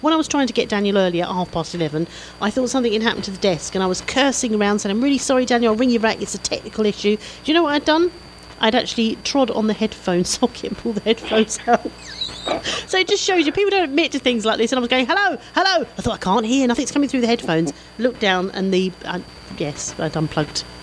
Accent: London, United Kingdom; accent: Cockney; Then you get my Cockney accent come through.

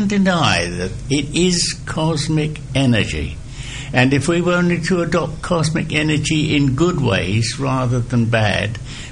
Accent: King's Lynn, East of England, United Kingdom; born there; I was born in King's Lynn, Norfolk. I'm a Norfolk dumpling, for those who know what that means. And my background is from … who were well-to-do in Essex

